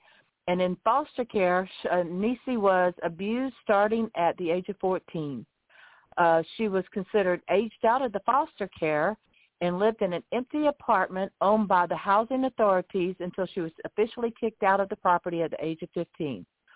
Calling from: Lighthouse Point, Florida, United States; I'm calling in from Lighthouse Point, Florida, and it's a pleasure to be here.

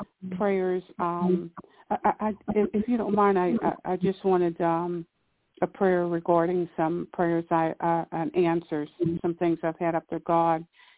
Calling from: Pennsylvania, United States; calling from PA.

